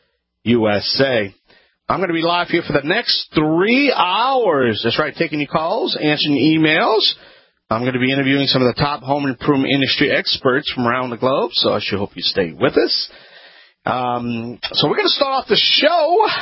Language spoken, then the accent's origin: English; Louisiana, United States; I'm the Cajun man. From the Bayou Land, a fully licensed, tested contractor.